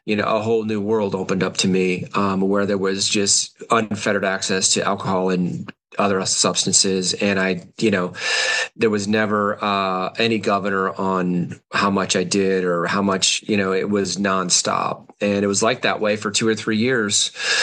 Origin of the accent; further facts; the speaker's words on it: Orlando, Florida, United States; So I grew up in Orlando, Florida. I was a product of the 80s.